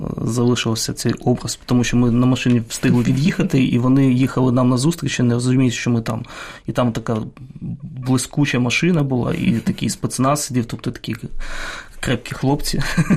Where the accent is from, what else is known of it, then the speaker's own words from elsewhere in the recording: Sevastopol, Ukraine; я сам з Севастополя, півроку прожив в окупації до вересня. 2014 року.